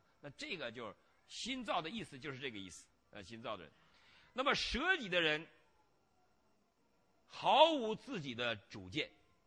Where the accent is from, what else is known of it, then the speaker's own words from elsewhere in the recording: China; 我们中国人的一个最不好的东西就是爱否定别人。这个如果你接触中国人，我们小时候因为我们受这种阶级斗争的观念的教育，